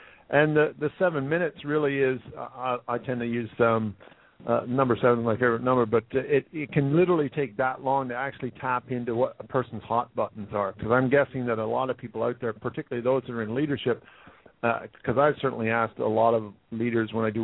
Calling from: Scotland, United Kingdom; I'm calling from my office in the Highlands of Scotland.

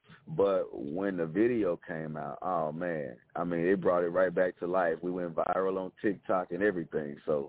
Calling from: Jackson, Tennessee, United States; I'm calling from Jackson, Tennessee. We're about 60 miles east of Memphis.

